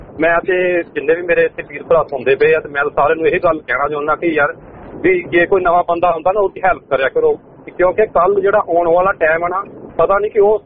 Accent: Gurdaspur, Punjab, India; now in Australia; ਮੈਂ ਵੀ ਗੁਰਦਾਸਪੁਰ ਤੋਂ ਆਇਆ ਜੀ।

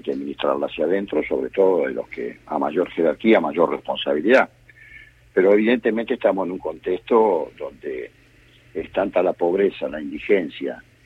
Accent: Buenos Aires, Argentina; mi provincia, que es Buenos Aires, o sea, como bonaerense que soy

